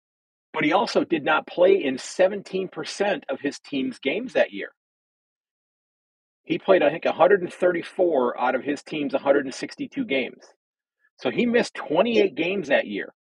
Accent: United States; And again, I'm just an American on the other side of the planet who's never actually seen a game in person

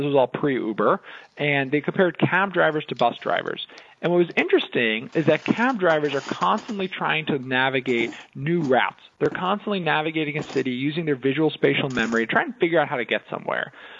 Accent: New Jersey, United States; I'm from New Jersey, I get kind of frustrated

